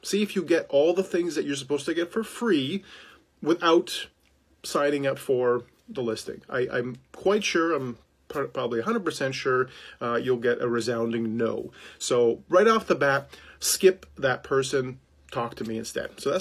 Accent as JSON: {"language": "English", "town": "Toronto", "region": "Ontario", "country": "Canada", "tie": "born or raised there", "said": "I grew up in Toronto in the 90s, and you know, hung out downtown"}